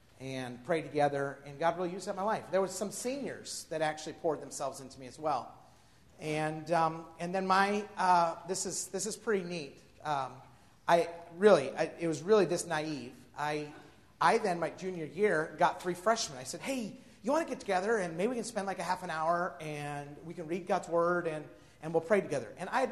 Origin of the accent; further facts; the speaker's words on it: Idaho, United States; but I grew up in Idaho.